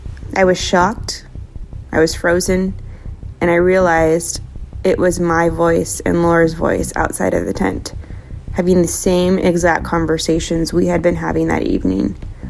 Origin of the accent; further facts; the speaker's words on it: Kansas, United States; I'm from Kansas.